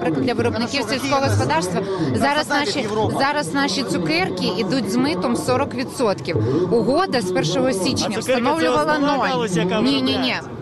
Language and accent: Ukrainian; Kyiv, Ukraine; я киянка.